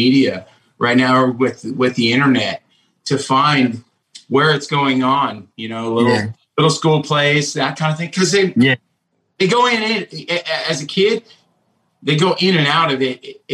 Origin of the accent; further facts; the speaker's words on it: Salem, United States; I grew up in Salem, right where you guys were, and I had a love for the arts.